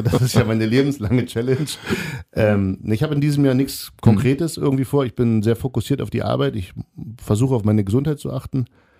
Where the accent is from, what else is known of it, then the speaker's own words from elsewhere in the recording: Saxony, Germany; Die Radtour machen wir durch die schöne Lausitz, durch meine Heimat.